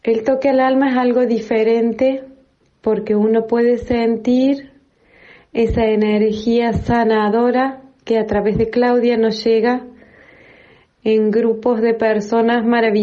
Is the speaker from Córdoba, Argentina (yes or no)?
yes; Río Tercero, Córdoba, Argentina; de Río Tercero, provincia de Córdoba.